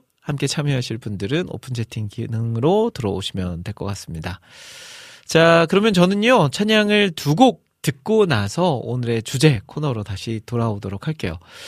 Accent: Jeolla, South Korea; 제가 이제 고향이 전라도고

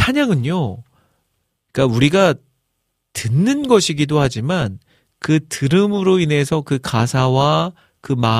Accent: Jeolla, South Korea; 제가 고향이 전라도고

